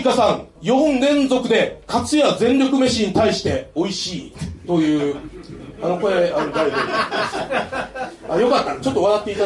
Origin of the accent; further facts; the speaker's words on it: Kansai, Japan; これは我々関西人としてはですね